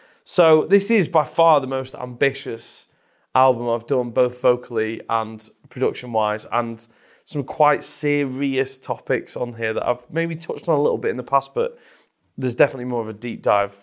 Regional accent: Scotland, United Kingdom; And basically, the label wanted me to go out to LA. I'm from Scotland.

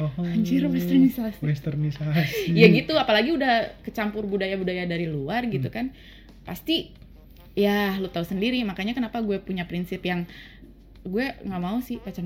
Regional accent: Java, Indonesia; Jadi, di mana gue dari Jawa sih sebenarnya

